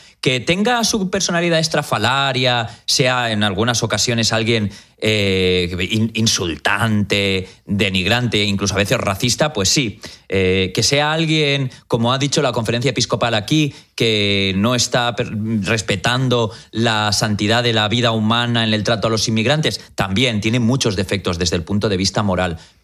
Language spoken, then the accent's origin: Spanish; Spain; me dijo, ¿de dónde eres? Le dije, de España.